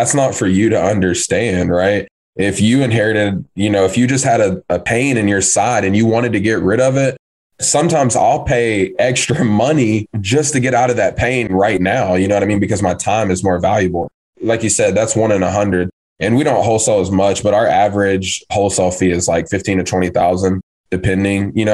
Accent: Tennessee, United States; He was from Tennessee. I'm from Tennessee.

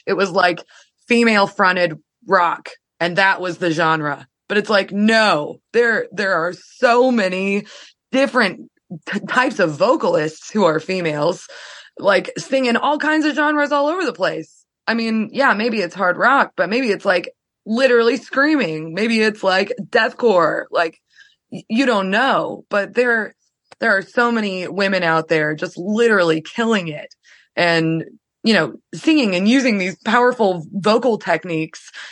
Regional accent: Springfield, Missouri, United States; Since we're from Springfield, Missouri, we're doing a lot of Missouri, Oklahoma, Arkansas, Kansas

